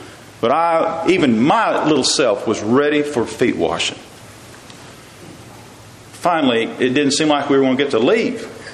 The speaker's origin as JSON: {"language": "English", "region": "Texas", "country": "United States", "said": "I love to trace my roots. I'm a Texan. And a Texan will tell you he's from Texas."}